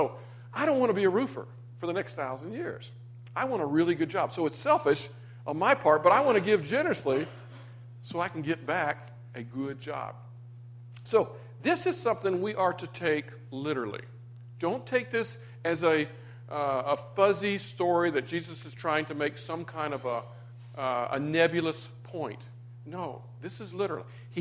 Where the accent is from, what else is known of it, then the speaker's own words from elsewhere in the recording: Florida, United States; I never wanted to be a roofer because I grew up in Florida.